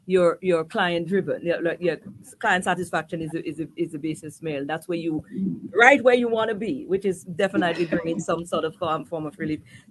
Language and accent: English; Grenada; now in Saint Lucia; I mean, I am from Grenada, and I have not been exposed to the way that it's very, very much pronounced here in St. Lucia.